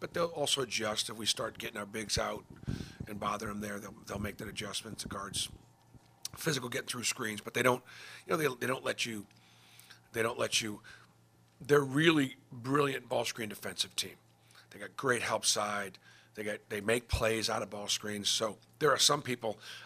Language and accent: English; United States; As an American Jewish person that is in the public eye, I feel like it's my responsibility to try to speak the truth